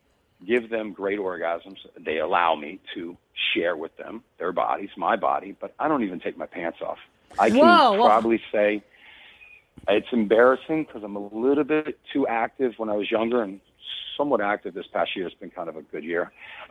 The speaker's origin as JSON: {"language": "English", "town": "Fort Lauderdale", "region": "Florida", "country": "United States", "tie": "born or raised there", "said": "I grew up in Fort Lauderdale, Florida. So nice. I was there during the whole spring break capital of the world type era."}